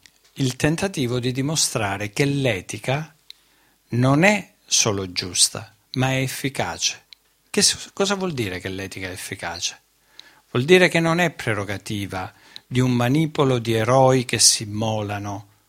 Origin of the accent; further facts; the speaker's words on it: Calabria, Italy; Vedete, non è assolutamente vero che la mia terra è una terra omertosa. È una terra di uomini valorosi ed è una terra fatta di imprenditori coraggiosi.